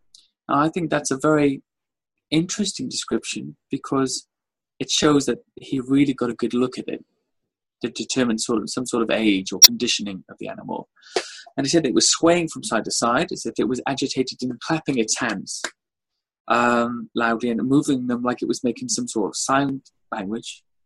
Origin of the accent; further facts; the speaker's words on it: Wales, United Kingdom; And I grew up in Wales, so of course we have the Welsh dragon on the flag.